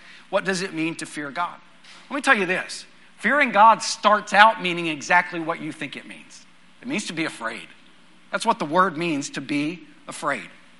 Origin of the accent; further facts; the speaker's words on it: Texas, United States; We grew up in West Texas.